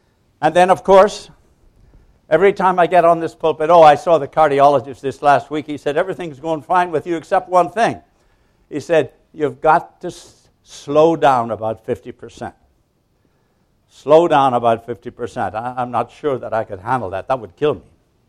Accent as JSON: {"language": "English", "country": "Ireland", "said": "being an Irishman and not going by the rules"}